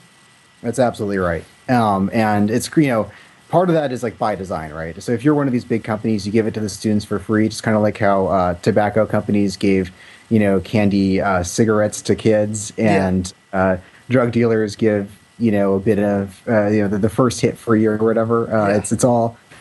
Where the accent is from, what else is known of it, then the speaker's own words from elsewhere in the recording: Sunnyvale, California, United States; Yeah, I grew up here. I grew up in Sunnyvale, actually.